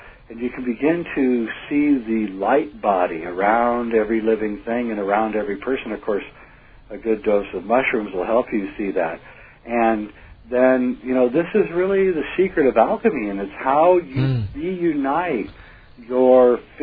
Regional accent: Nebraska, United States; as when I grew up in Nebraska

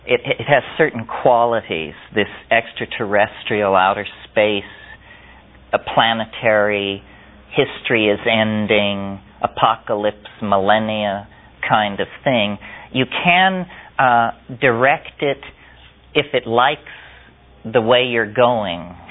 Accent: San Francisco, California, United States; I'm from San Francisco, California, I've been here 3 months, so forth and so on.

